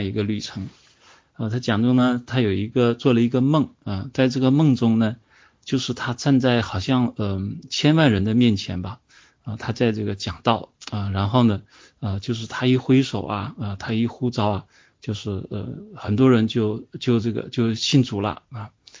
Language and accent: Chinese; China